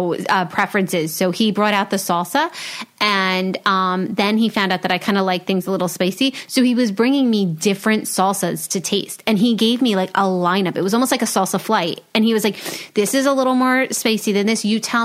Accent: New Jersey, United States; well, no, you won't see us because we're from New Jersey

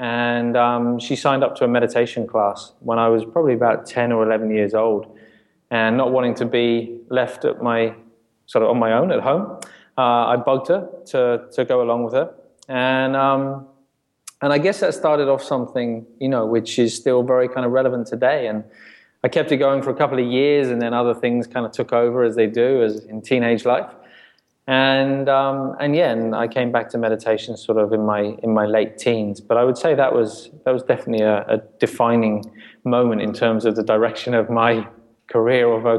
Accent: South West England, United Kingdom; Yeah, sure. Yeah, I grew up in Southwest England

